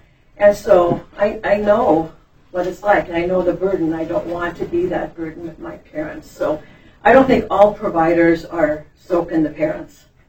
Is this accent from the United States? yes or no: yes; Crookston, Minnesota, United States; I'm licensed family chef here, and I'm from Crookston.